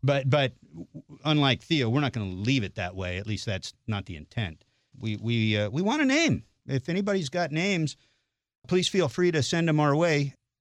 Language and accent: English; Seattle, Washington, United States; But I'm from the Seattle area originally